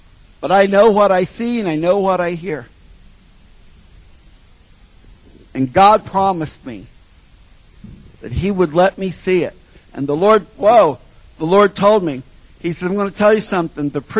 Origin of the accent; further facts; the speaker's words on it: United States; I know I'm from America. Me and Dee Dee are Americans